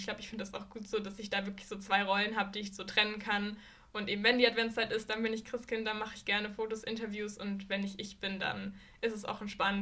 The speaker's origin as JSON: {"language": "German", "town": "Nuremberg", "region": "Bavaria", "country": "Germany", "tie": "born or raised there", "said": "Ich bin auch in Nürnberg aufgewachsen"}